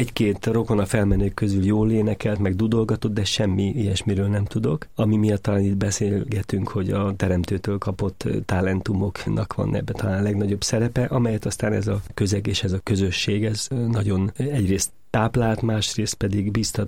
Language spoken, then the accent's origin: Hungarian; Pomáz, Pest, Hungary; Budapest mellett egy kis faluban, Pomázon nőttem fel, ami már persze akkor sem volt olyan pici falu, mert egy 8-10 ezer ember legalább lakta az én gyerekkoromban is a 60-as évek elején.